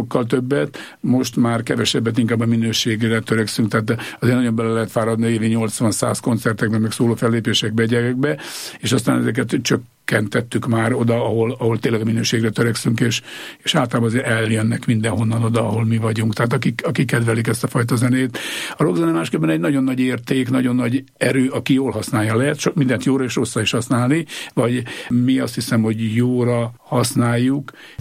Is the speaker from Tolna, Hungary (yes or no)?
no; Borsod-Abaúj-Zemplén, Hungary; born there; Az pontosan azt jelenti, hogy születtem a Lenin-Kosztát művek lábánál 100 méterre a gyártól.